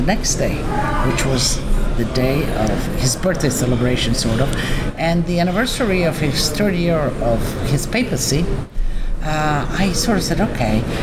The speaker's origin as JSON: {"language": "English", "region": "Friuli-Venezia Giulia", "country": "Italy", "second_language": "English", "said": "I come from Italy, northeast, mm-hmm. which is Friuli Venezia Giulia, under Austria, close to now is Slovenia."}